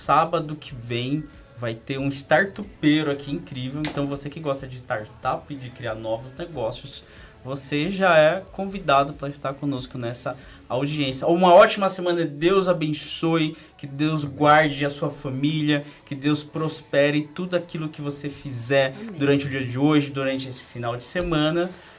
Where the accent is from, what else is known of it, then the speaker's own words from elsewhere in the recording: Egypt; moved away; como foram construídas as pirâmides do Egito, já que eu saí de Egito.